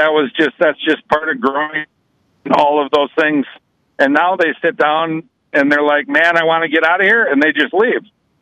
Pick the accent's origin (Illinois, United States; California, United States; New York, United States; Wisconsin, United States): Wisconsin, United States; Yes. Yeah, I was born in Madison, and then we live way up in the hinterland, about 80 miles south of Lake Superior. So we are truly up in the frozen tundra.